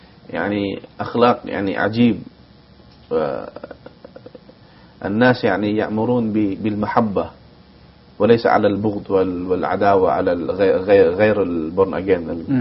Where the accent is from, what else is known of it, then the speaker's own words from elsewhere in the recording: Philippines; Arabic is a second language; عندنا في الفلبين